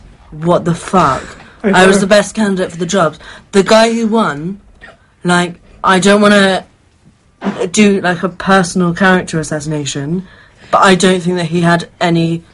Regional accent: United Kingdom; Near London.

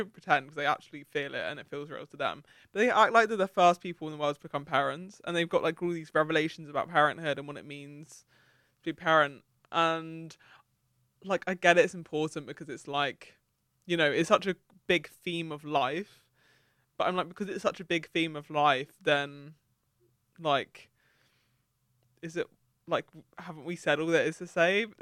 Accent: London, United Kingdom; I think it's because I'm from London. So I'm just so used to like, you know, having such great transport links all the time, even though I am from Southeast London, and you know, that's pretty disconnected.

